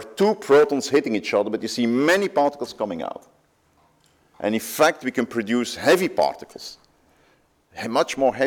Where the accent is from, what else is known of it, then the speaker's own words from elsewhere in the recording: Belgium; English is a second language; I'm from Belgium, but I work at CERN